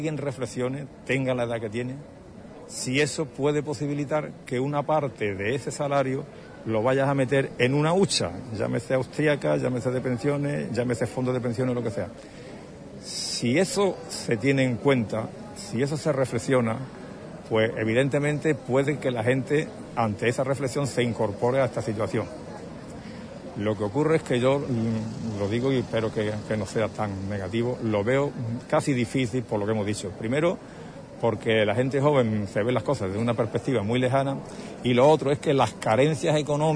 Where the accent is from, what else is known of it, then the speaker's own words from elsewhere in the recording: Gibraleón, Andalusia, Spain; soy de Gibraleón